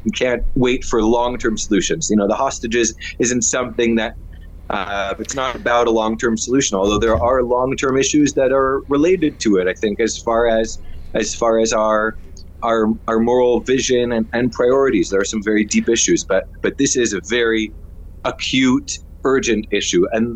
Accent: Canada; also born or lived in United States; now in Israel; I grew up in Canada and then in the United States, and came to Israel about 15 years ago to be an educator

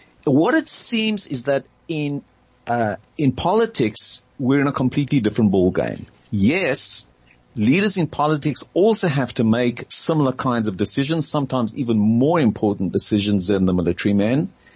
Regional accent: Hermanus, Western Cape, South Africa; And my friends used to laugh at me at Herzliya School because they would say, you're from Hermanus. That means that you're a Sabra.

